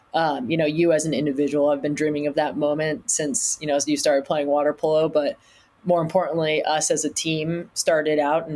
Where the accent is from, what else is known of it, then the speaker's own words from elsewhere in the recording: Newport Beach, California, United States; I grew up in Newport Beach, Southern California.